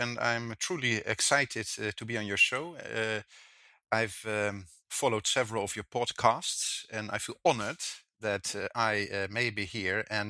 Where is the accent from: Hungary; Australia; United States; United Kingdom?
Hungary; English is a second language; Hungarian, let me make use of the opportunity to have a disclaimer.